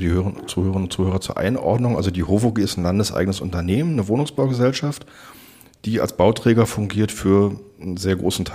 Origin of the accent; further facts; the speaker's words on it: Berlin, Germany; Ich komme aus Pankow.